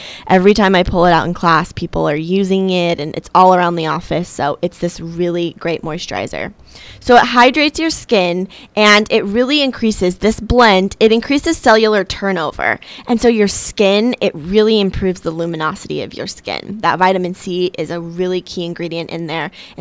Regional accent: Arizona, United States; And I grew up in Arizona, and so I'm really not sure how I got away my whole life without using moisturizer

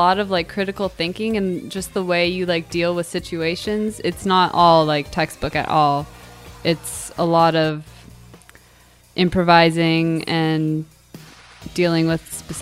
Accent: Santa Cruz, California, United States; Santa Cruz is in the Monterey Bay area. It is about 2 hours

